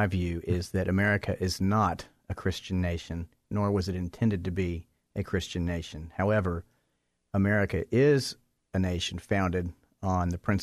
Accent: United States; As an American, just as a citizen, I've always just had an abiding interest in where did we come from

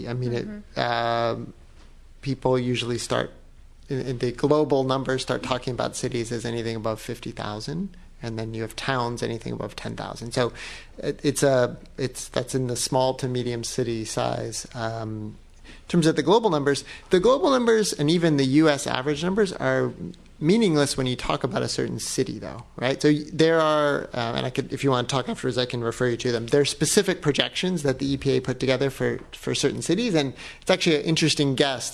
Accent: Chapel Hill, North Carolina, United States; now in Washington, United States; So if growing up in Chapel Hill, if you ask people in Chapel Hill what their community was, they'd probably just say all of Chapel Hill. Living in D.C. now

